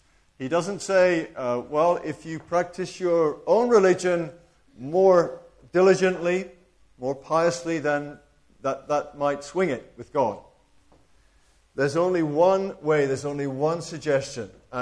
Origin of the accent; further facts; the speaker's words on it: Scotland, United Kingdom; And I'm really English, but I like to think I'm part Scottish because I was brought up there.